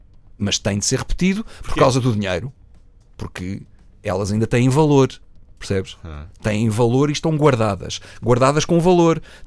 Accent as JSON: {"language": "Portuguese", "country": "Portugal", "said": "Nós não somos norte-americanos, somos portugueses, temos pouco dinheiro. Somos poucos, somos pobres."}